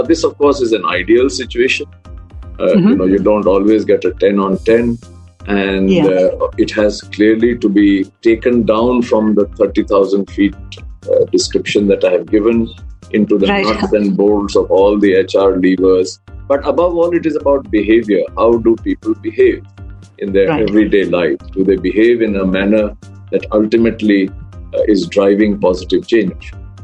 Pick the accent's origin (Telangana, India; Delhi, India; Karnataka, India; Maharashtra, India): Delhi, India; also born or lived in Patna; You know, I was born in Patna, but I grew up in Delhi. So I guess Delhi is my hometown.